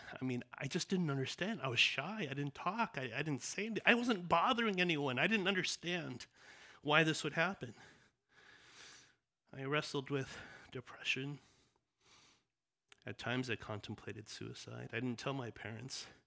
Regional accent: Los Angeles, California, United States; born there; I was born in South Central LA. I wasn't from the East

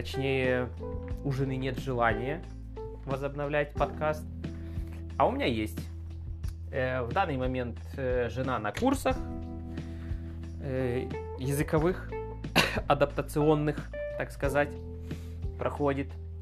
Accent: Ukraine; now in Germany; Как многие знают, или, скорее всего, не многие, мы сами из Украины родом.

